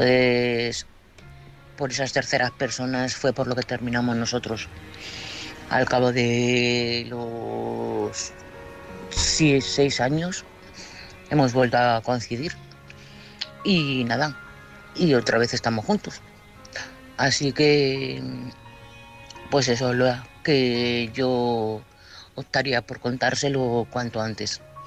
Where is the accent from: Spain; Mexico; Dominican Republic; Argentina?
Spain; Madrid, Community of Madrid; de Madrid.